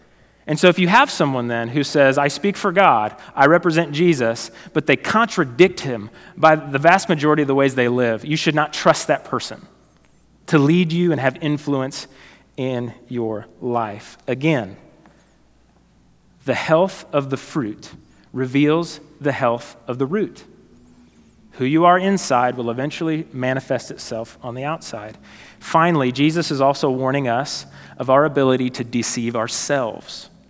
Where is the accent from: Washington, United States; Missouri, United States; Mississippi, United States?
Missouri, United States; Concordia; I was back in my hometown. I grew up in Concordia, Missouri.